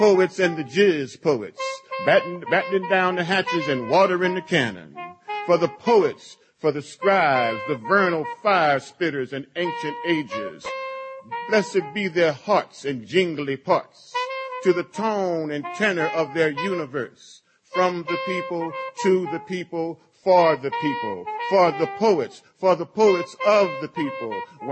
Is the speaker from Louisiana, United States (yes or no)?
yes; New Orleans, Louisiana, United States; I'm from the South. I'm from New Orleans.